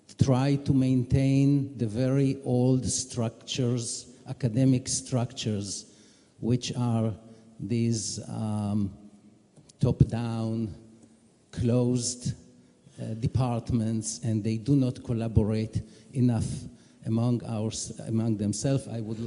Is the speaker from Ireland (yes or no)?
no; Hungary; born there; English is a second language; I was born in Hungary.